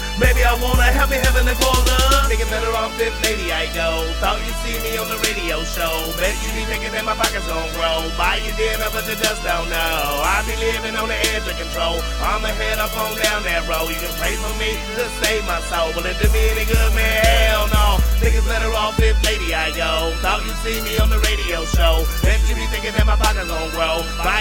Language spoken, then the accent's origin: English; Wichita, Kansas, United States; I come from Wichita, Kansas. That's the middle of the map, the flatland. That's where I was born at.